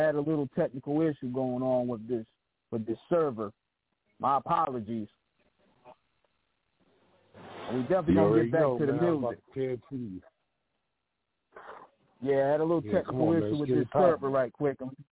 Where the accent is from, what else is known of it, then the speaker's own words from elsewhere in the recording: North Carolina, United States; I'm from North Carolina.